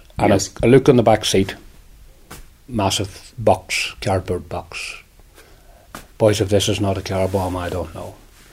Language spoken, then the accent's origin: English; Munster, Ireland; Munster's part of Ireland. So I am, I suppose, if you want to call it, I am an Irishman.